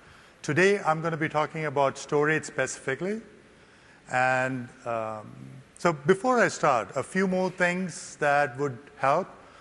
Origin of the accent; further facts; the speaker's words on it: India; accent: Indian; English is a second language; also born or lived in United States; now in Europe; I grew up in India, so I learned the Queen's English in an Indian accent, then spent about 20 years in US, so my accent got an Indo-American twist. And now I'm in Europe